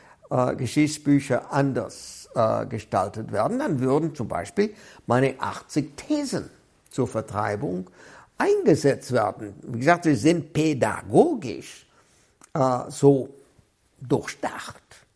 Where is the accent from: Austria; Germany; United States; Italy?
United States; ich bin auf die Straße gegangen und protestiert, aber als Amerikaner, dieses Verbrechen ist in meinem Namen geschehen.